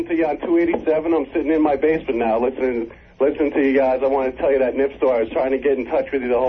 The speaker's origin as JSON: {"language": "English", "town": "Yonkers", "region": "New York", "country": "United States", "tie": "born or raised there", "said": "I grew up in Yonkers, taking the subway down the city, and we're in sixth grade"}